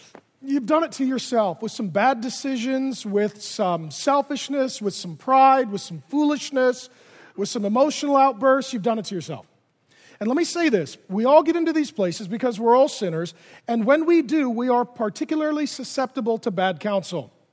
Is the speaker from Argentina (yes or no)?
no; Ireland; All right, I'm Irish. I always say we have two emotions, asleep and angry.